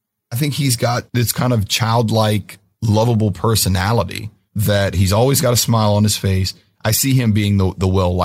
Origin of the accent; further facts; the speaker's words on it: New Orleans, Louisiana, United States; Full disclosure, I was born in New Orleans, got my start writing at the Times-Picayune in New Orleans, covered LSU, so I've been down there pretty much my whole life.